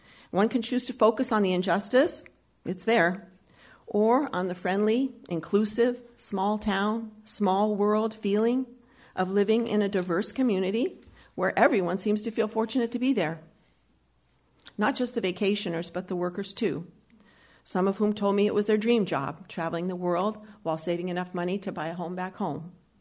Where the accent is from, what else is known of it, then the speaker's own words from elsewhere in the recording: Milwaukee, Wisconsin, United States; a UU minister from Milwaukee, my hometown